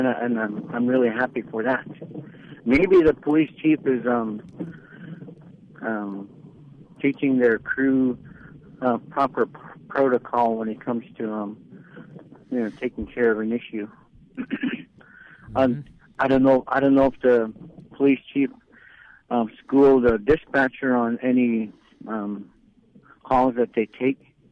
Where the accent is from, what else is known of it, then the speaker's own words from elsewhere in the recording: Bethel, United States; Yeah, beautiful downtown Bethel. That's my hometown, you know